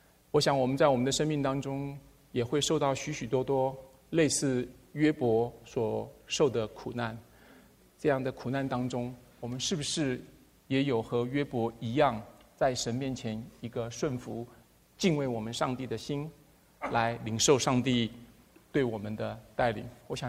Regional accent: Taiwan; 所以我从台湾来的这个男丁在我们20岁前后，我们都要到部队去服役。

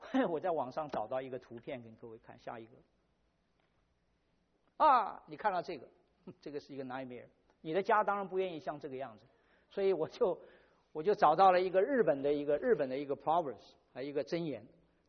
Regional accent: China; 因为我从中国来，所以我要做

